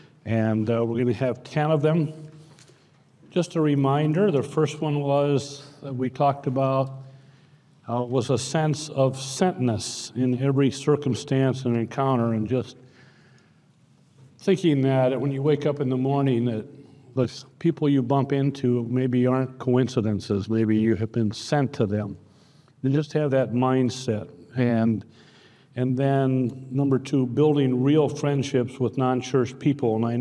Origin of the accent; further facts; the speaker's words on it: Indianapolis, Indiana, United States; Yeah, this is weird. I'm from Indy, so Josh went there and I came here.